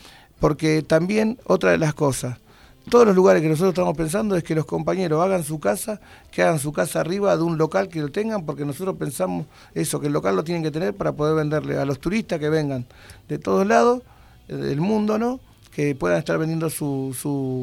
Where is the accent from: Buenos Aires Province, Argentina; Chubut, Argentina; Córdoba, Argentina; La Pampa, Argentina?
Buenos Aires Province, Argentina; Villa Fiorito; porque somos de Fiorito